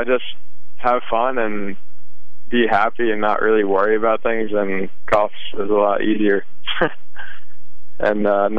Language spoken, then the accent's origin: English; New Jersey, United States; especially starting in at the Barclays in Jersey, pretty much my hometown.